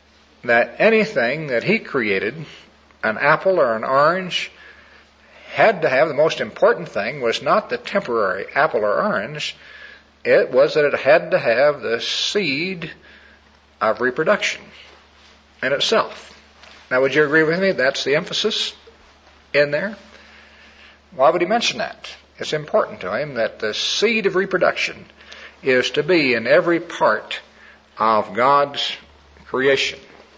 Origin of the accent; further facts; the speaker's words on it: Missouri, United States; My home state is Missouri. And one of my ancestors used to raise mules.